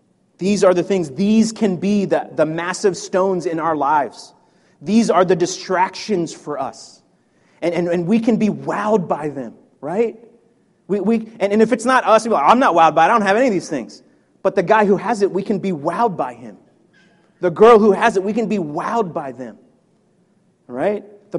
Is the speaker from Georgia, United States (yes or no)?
no; Virginia, United States; now in Baltimore, United States; To my shame, I didn't actually want to be in Baltimore. I grew up in Northern Virginia.